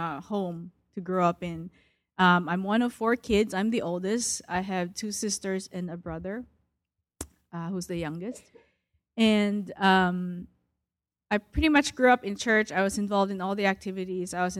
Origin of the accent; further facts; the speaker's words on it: Philippines; born there; I was born in the Philippines to Chinese parents, and I think the biggest open door for me is actually being born into a Christian family, because my ancestors were Buddhist from both sides of my family.